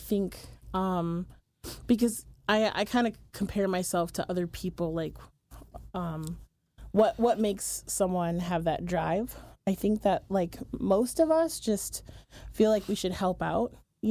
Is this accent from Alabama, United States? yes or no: no; Wisconsin, United States; Who's had a long journey to get to Oregon. I came from Wisconsin originally.